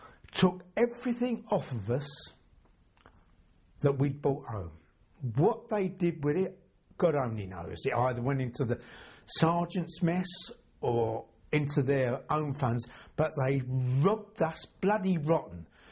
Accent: Dagenham, London, United Kingdom; I mean, I came from Dagenham, and Tower Hill was right up in the city.

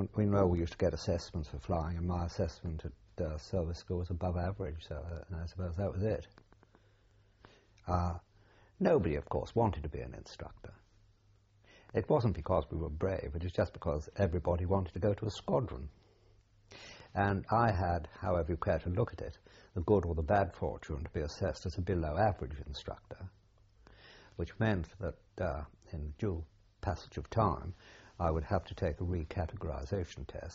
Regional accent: Hoylake, North West England, United Kingdom; I was born in Hoylake, in the Wirral Peninsula.

